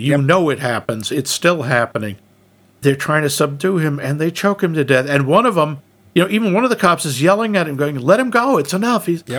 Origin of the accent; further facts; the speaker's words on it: Brooklyn, New York, United States; born there; Yeah, and I was like, I was born in Brooklyn.